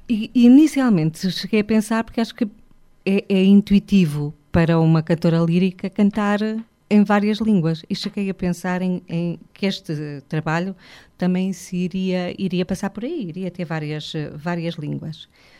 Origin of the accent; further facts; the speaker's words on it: Portugal; sou portuguesa